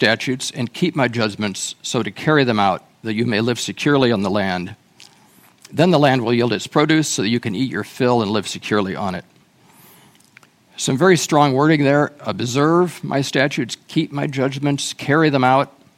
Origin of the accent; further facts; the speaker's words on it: Midwest, United States; As I said, I grew up in the Midwest. We were very conservative where I grew up. And I grew up around a lot of poor farmers, family farmers, who were just trying to make a living.